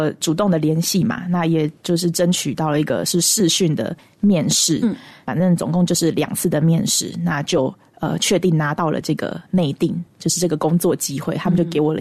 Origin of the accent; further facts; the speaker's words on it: Taiwan; 因为我是台湾人